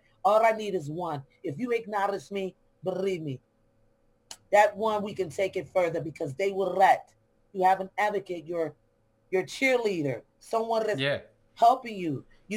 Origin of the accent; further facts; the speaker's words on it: Chicago, Illinois, United States; growing up in Chicago, either you're going to stand your ground or get kicked down. I'm just saying, yes, because it's a rough city. I love home